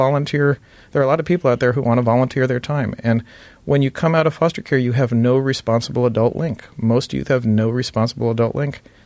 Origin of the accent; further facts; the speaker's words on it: New York, United States; I grew up in New York in a foster home.